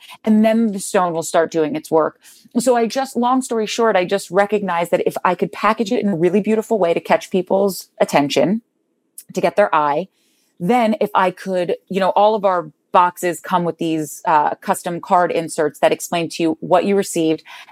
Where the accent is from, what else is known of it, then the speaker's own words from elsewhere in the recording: New Jersey, United States; I always tell people that I'm from New Jersey and I love New Jersey. I'm a proud Jersey girl